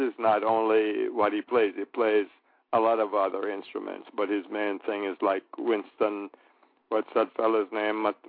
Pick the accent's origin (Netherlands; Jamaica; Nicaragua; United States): Jamaica; And as a Jamaican, I'm so proud when we can walk and, you know, with our head high